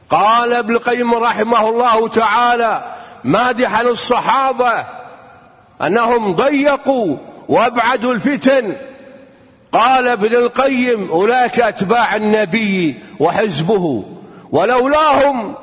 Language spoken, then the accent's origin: Arabic; Kuwait; أمر عظيم نعيشه الآن في بلدتنا الحبيبة الكويت